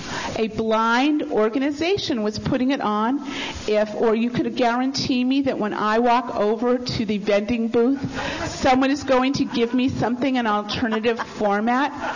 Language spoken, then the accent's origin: English; East Coast, United States; I'm from the East Coast. This is my speed.